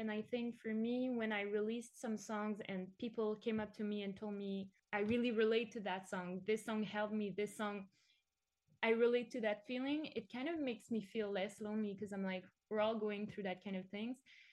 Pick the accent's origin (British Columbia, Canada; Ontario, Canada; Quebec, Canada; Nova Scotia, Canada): Quebec, Canada; Montreal; we're going to stay pretty close to Montreal for the next year because I want to start out in my hometown and just play shows